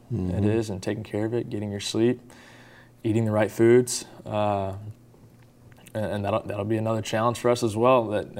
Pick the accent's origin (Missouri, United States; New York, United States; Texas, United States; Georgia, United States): Texas, United States; Houston; Born and raised in Houston. Yeah. I grew up in Clear Lake. I went to Lutheran South Academy. That's about 30 minutes from home.